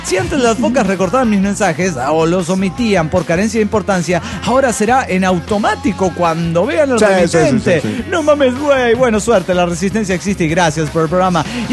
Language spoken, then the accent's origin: Spanish; Mexico City, Mexico; born there; No, pero yo así como que nací en Chilangolandia